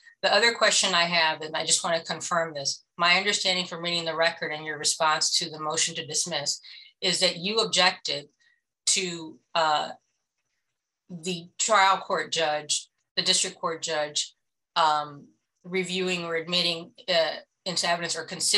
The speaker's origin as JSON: {"language": "English", "region": "Florida", "country": "United States", "said": "I'm from Florida, so I don't know. I'm not from Georgia."}